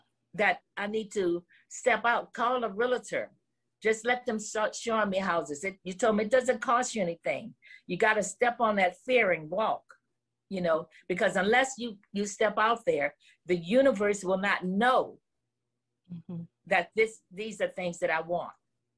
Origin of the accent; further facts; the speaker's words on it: New Orleans, Louisiana, United States; I'm from New Orleans.